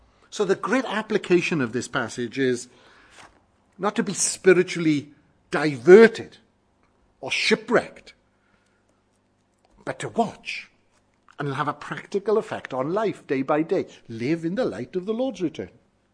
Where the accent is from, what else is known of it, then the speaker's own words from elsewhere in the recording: Wales, United Kingdom; Some of you know that I was brought up in Wales